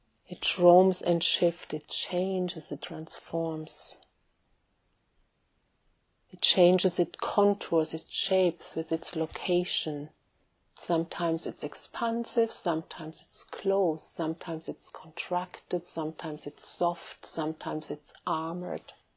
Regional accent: Germany; now in England, United Kingdom; me entering Germany, coming to my home country, you know, something is relaxing

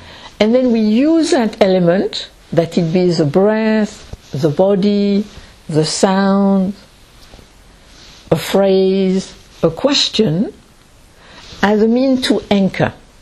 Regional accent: France; English is a second language; But first, so I am French, and I speak English, and if at any moment, either you don't understand my accent, and you wonder what she is saying

